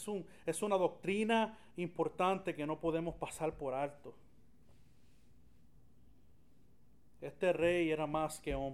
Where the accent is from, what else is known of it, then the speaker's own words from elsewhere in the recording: Florida, Puerto Rico; yo soy de Florida. Ah, sí, del estado de Florida, yo he estado ahí. Yo, brother, del pueblo de Florida, de Puerto Rico, no el estado de Florida. Porque Florida es un pueblo insignificante, un pueblo pequeñito